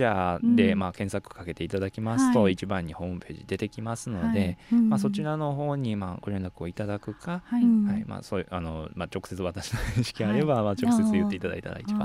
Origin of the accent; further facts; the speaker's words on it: Hirakata, Osaka, Japan; やっぱり僕も枚方生まれの枚方育ちなんですけれども